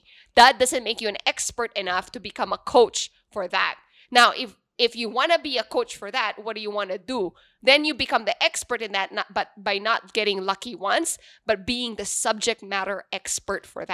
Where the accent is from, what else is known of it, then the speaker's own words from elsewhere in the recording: Central Luzon, Philippines; Sorry, kapampangan eh.